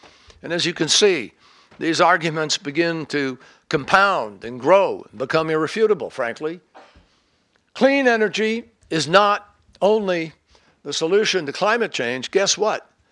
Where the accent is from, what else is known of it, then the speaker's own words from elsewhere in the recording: Massachusetts, United States; look at the results that we are already seeing in places like my home state of Massachusetts.